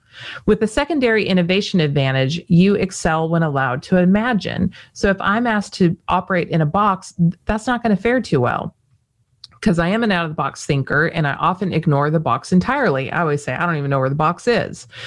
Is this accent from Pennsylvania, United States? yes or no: no; Las Vegas, Nevada, United States; born there; even though I was born in Las Vegas, I am not going to have a poker face.